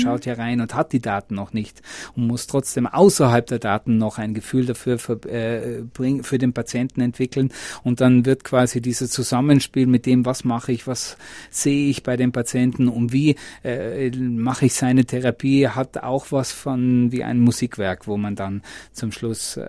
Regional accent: South Tyrol, Italy; accent: South Tyrolean; moved away; Ich bin auch froh, dass ich mit den 21 Jahren jetzt im Ausland nicht meinen Südtiroler Dialekt verloren habe, dass ich immer noch mehr einbilde, akzentfrei Dialekt

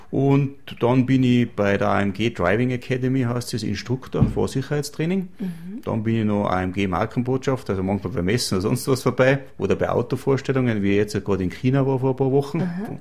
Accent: Kufstein, Tyrol, Austria; born there; now in Thiersee, Austria; ich bin gebürtiger Kufsteiner, wohne in Thiersee, ein bisschen am Hang um

